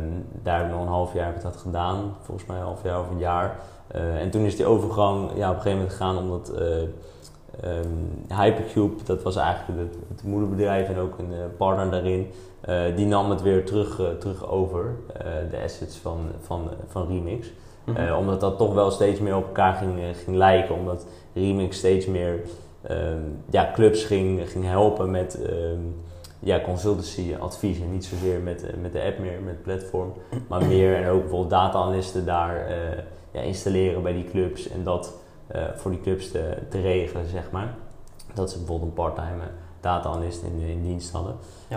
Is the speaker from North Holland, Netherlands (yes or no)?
no; Voorhout, South Holland, Netherlands; 25 jaar oud, geboren en getogen in Voorhout.